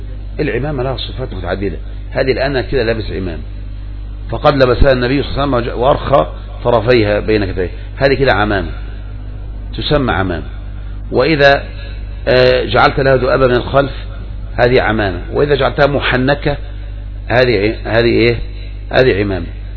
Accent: Egypt; عندنا في مصر

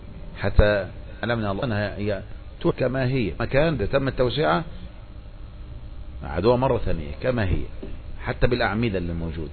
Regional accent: Egypt; يا الله احنا عندنا في مصر ده يا اخواني كان عملنا ايه ده؟

